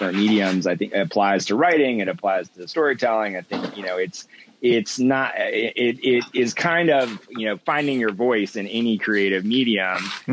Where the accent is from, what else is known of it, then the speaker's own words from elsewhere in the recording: Savannah, Georgia, United States; I grew up in Savannah, Georgia, so I would go there in the summers and hang out with them a little bit.